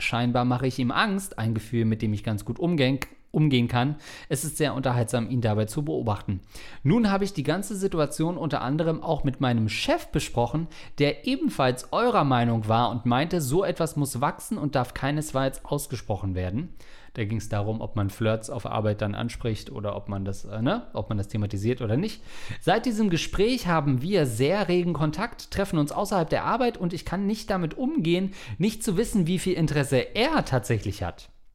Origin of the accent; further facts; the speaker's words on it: East Germany, Germany; Naja, bei uns in Ostdeutschland gab es bestimmt keinen Koriander.